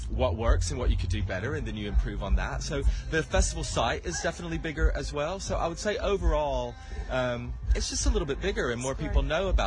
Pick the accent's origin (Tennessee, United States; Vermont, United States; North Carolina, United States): Tennessee, United States; Bristol; then we're taking them on to the festival in my hometown in Bristol, Tennessee